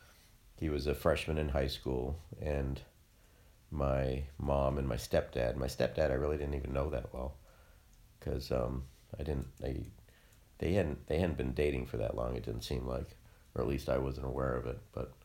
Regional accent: York, Maine, United States; also born or lived in St. Croix, US Virgin Islands; It was, I grew up in York, Maine, and when I was in third grade, my mom married my stepfather.

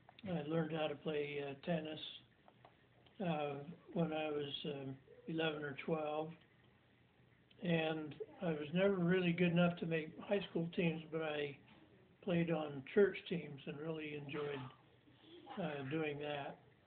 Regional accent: Lewiston, United States; Well, I grew up in Lewiston for a while.

